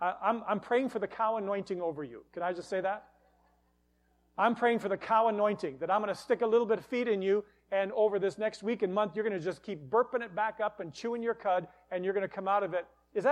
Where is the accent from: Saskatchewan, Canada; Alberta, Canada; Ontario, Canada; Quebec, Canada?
Alberta, Canada; Westlock; And growing up in Westlock, we had some kind of an activity that was taking place in town.